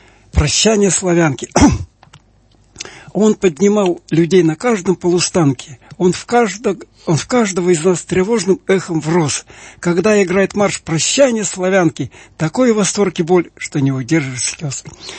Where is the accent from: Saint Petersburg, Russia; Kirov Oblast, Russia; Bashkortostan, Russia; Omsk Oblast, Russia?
Kirov Oblast, Russia; и также все искал свои родные вятские, и не нашел, и очень горевал